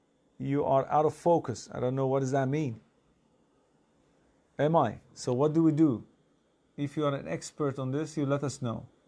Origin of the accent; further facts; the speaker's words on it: Karachi, Sindh, Pakistan; from Karachi.